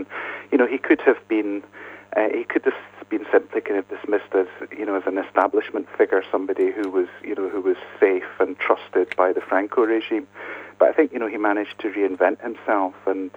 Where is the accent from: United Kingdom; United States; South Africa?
United Kingdom; Scotland; growing up in Scotland